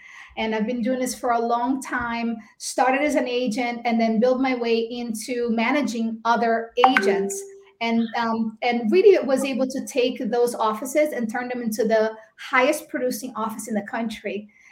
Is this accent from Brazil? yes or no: yes; Brazil; English is a second language; moved away as an adult; now in United States; So I was born and raised in Brazil, and I came here when I was 18 years old. I did not know how to speak English, and I was completely broke.